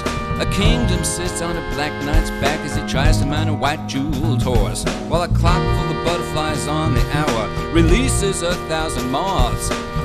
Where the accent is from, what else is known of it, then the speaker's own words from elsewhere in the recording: Madrid, Community of Madrid, Spain; Yo creo que a los de Madrid no sé si nos pasa lo mismo.